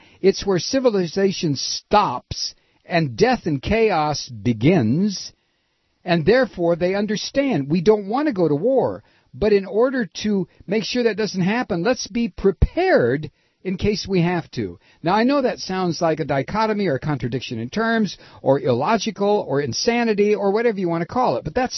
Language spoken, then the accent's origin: English; United States; I don't live in some idealistic world where everybody's going to be nice to me because I'm an American.